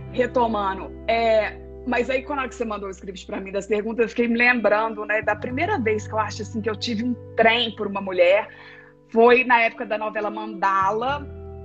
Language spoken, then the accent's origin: Portuguese; Belo Horizonte, Minas Gerais, Brazil; eu sou de BH